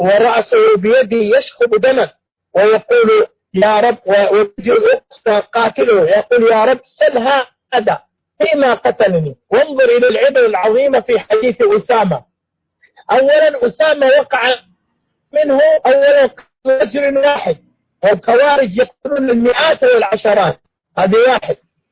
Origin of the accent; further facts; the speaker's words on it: Saudi Arabia; عندنا في السعودية